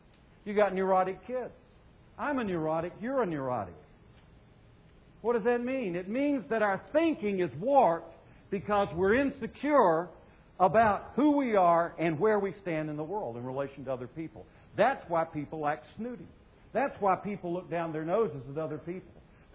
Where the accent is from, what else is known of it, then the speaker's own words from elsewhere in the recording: Myrtle Beach, South Carolina, United States; I was raised in Myrtle Beach, South Carolina. I went to kindergarten there. I went to grammar school there. I went to high school there.